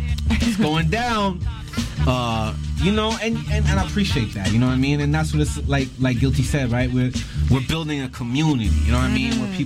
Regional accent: Vancouver, British Columbia, Canada; I grew up in East Van, you know? Like I was telling you before, yeah, I went to Tech and I went to Britannia. I went to, and I lived in Burnaby for a bit.

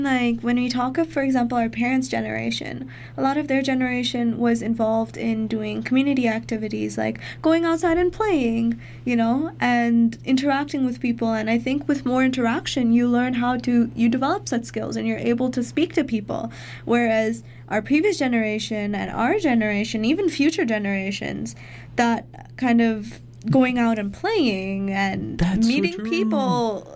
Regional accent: Botswana; Yeah, no, I grew up in Botswana, and it was kind of the same thing. Like, you knew so many people, you knew every single person.

